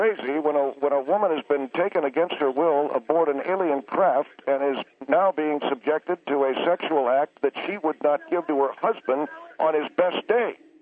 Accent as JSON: {"language": "English", "country": "United States", "said": "Now, I am an American, and I love our government. I love our country very much"}